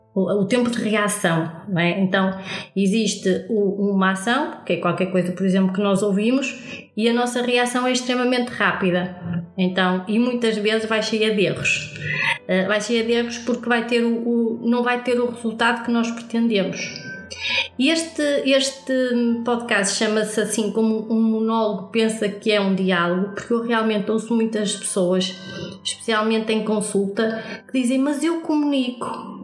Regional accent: Portugal; nós aqui, nós somos portugueses

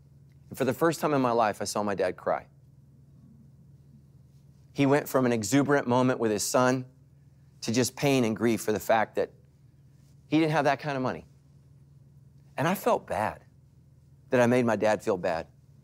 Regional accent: Sacramento, California, United States; I grew up in Sacramento

